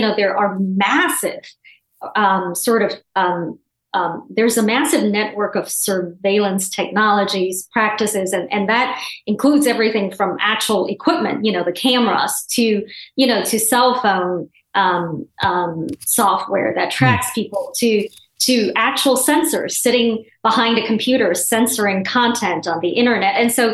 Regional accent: Guangzhou, Guangdong, China; English is a second language; In my hometown, the city of Guangzhou

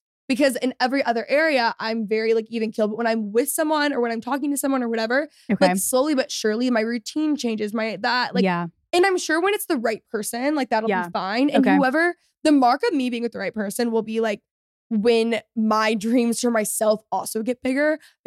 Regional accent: Texas, United States; I am a Texan through and through. And I'm a Texas girl.

